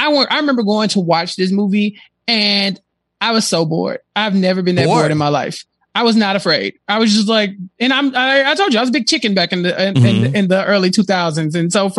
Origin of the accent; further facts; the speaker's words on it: Texas, United States; Like, I'm from Texas, Rob. Texas Chainsaw Massacre is a thing here.